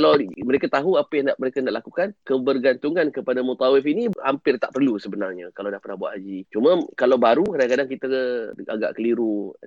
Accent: Australia; kami daripada Australia

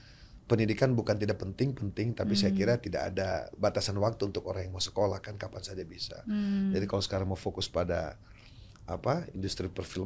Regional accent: Makassar, South Sulawesi, Indonesia; now in Jakarta, Indonesia; Saya orang Bugis, Makassar asli.

